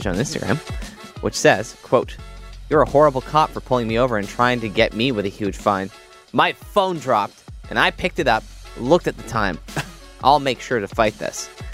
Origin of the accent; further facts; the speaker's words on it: Brampton, Ontario, Canada; I am from Brampton, so I refuse to give anyone from Mississauga credit.